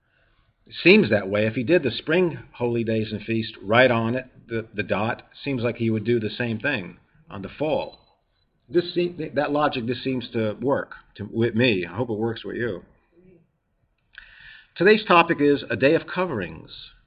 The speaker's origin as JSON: {"language": "English", "region": "New York", "country": "United States", "said": "sometimes I'm from New York and I do go a little quick."}